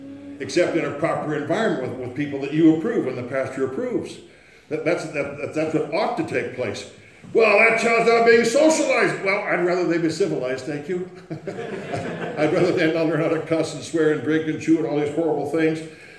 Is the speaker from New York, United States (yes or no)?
no; South Dakota, United States; where I was raised in South Dakota on a farm, at that latitude in January and February, we had what's called snow and ice, lots of it.